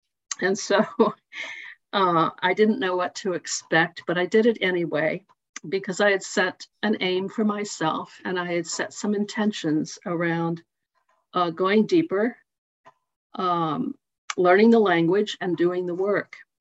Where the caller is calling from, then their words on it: Massachusetts, United States; I just wanted to say mostly that I come all the way from Massachusetts, so I can only be with you by Zoom.